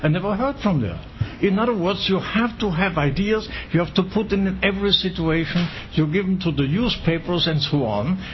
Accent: Grand Est, France; in my hometown, as I told you, I saw the border. I couldn't cross the Saar River because on the other side there were Germans.

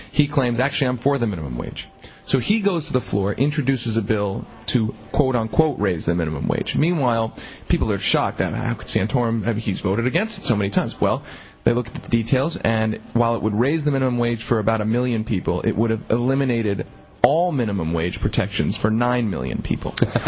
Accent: Philadelphia, Pennsylvania, United States; I'm originally from Philadelphia, yeah.

